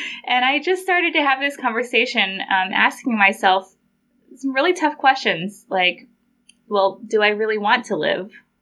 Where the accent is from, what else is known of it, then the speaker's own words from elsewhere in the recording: Colorado, United States; And I'm from Colorado, so I thought being instantly seasick, getting on a ship was normal.